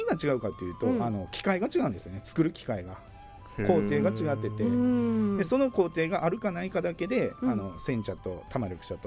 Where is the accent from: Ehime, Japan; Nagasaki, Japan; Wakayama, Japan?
Nagasaki, Japan; Mizuho; 瑞穂出身なんですよ